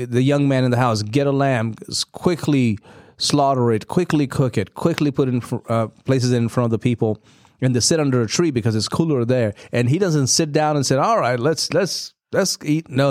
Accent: India; I grew up in India where from 12:30 to about 4, you don't go outside.

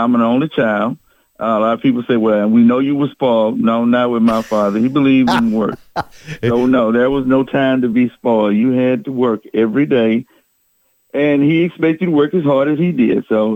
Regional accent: Chandler, Texas, United States; No, I'm born and raised here in Chandler.

